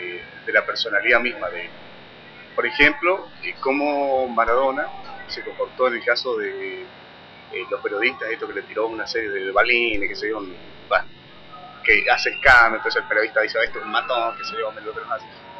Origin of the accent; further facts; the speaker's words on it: Argentina; lo que nosotros como argentinos somos y admiramos